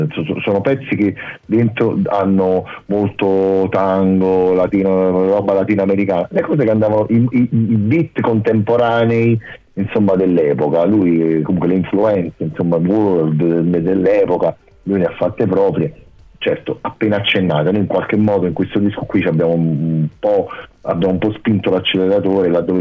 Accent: Naples, Campania, Italy; now in Rome, Italy; Sono a Roma, perché io pur essendo napoletano vivo a Roma da un sacco di tempo, quindi sono un romano d'adozione.

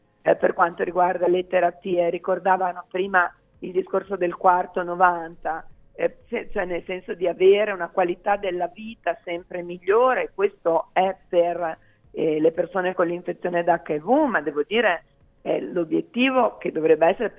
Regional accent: Emilia-Romagna, Italy; io parlo, sono emiliana

